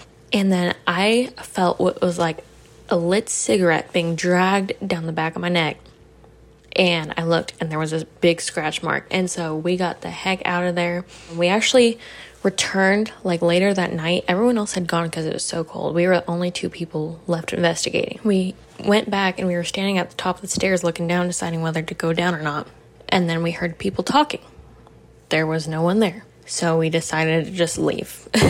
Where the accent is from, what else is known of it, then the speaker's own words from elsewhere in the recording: Oklahoma, United States; I'm from Oklahoma